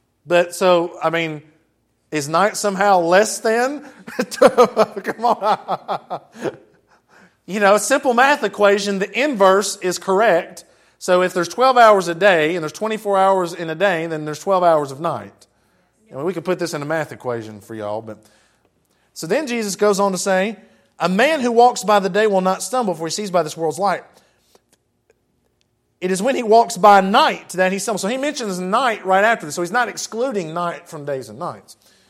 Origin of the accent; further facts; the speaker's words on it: Jackson, United States; I mean, I grew up in Jackson. I got that one, y'all.